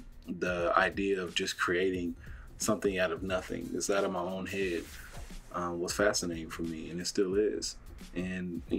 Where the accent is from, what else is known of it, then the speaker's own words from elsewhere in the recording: Oklahoma City, Oklahoma, United States; Hey, what's going on, guys? … born and raised in Oklahoma City.